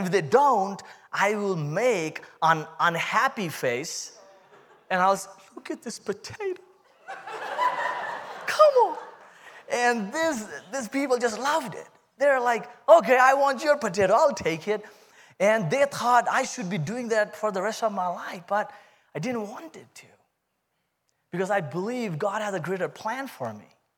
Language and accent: English; India; accent: Indian; That's my Indian accent coming out.